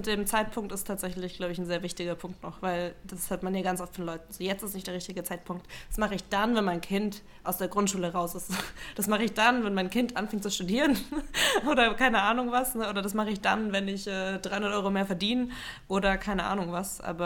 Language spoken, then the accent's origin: German; Southern Germany, Germany; Ich bin Süddeutsche, bei mir sind es auch die Brezeln.